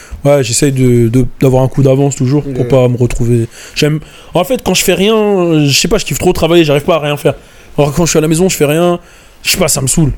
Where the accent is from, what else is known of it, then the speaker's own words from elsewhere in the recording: Guadeloupe; also born or lived in Martinique; moi je suis antillais, dernièrement j'ai fait un test. Je suis Guadeloupe-Martinique, j'ai fait un test, j'ai vu d'où je venais d'Afrique, etc.